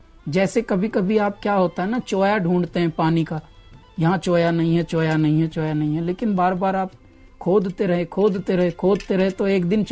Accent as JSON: {"language": "Hindi", "region": "Delhi", "country": "India", "tie": "born or raised there", "moved": "yes", "lives_now": "Mumbai, India", "said": "मैं 3-4 साल का था तब से मेरे माता पिता शिफ्ट हुए थे, और दिल्ली में हम मयूर विहार नामक एक स्थान है, वहाँ DDA के फ्लैट्स हैं, हम वहाँ पले बड़े हैं, और वहीं हमारा अभी भी पैतृक घर जो है फ्लैट, वो अभी भी है।"}